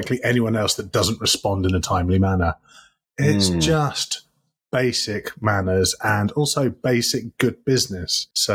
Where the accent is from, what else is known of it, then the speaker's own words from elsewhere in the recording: United Kingdom; But we can't get straight on with it because we're British.